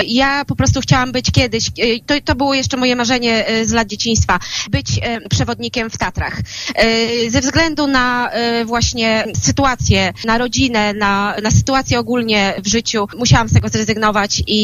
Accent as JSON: {"language": "Polish", "town": "Kożuchów", "region": "Lubusz Voivodeship", "country": "Poland", "also_born_or_lived": "Madrid", "moved": "as an adult", "lives_now": "London, United Kingdom", "said": "Ja jestem z Kożuchowa, jestem kożuchowianką."}